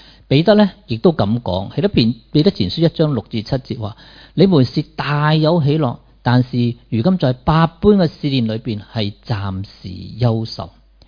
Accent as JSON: {"language": "Cantonese", "country": "Hong Kong"}